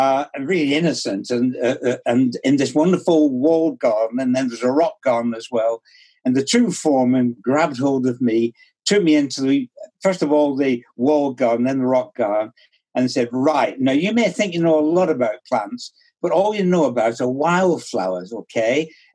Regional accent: Bolton, North West England, United Kingdom; now in Preston, United Kingdom; You'll be here in Preston. It's not far from my hometown, Bolton.

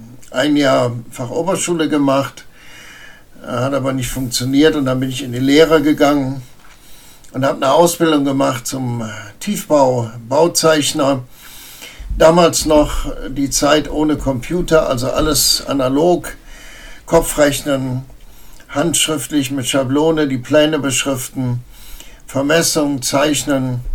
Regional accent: North Rhine-Westphalia, Germany; born there; Ich bin im Oberbergischen geboren, lebe auch da. Nicht da, wo ich geboren bin, aber nicht weit davon weg. Und bin groß geworden in der Wirtschaftswunderzeit. Also Ende der 50er, Anfang der 60er.

